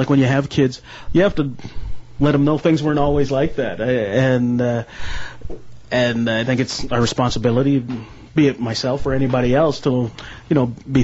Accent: Winnipeg, Manitoba, Canada; growing up in Winnipeg, great CFL history

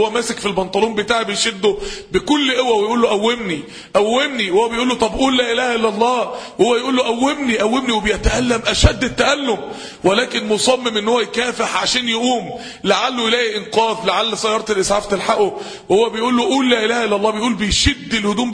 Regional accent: Mansoura, Dakahlia, Egypt; عندنا في المنصورة

